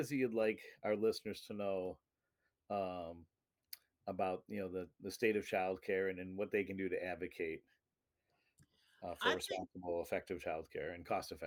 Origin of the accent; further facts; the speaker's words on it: Buffalo, New York, United States; my hometown Buffalo Bills were victorious yesterday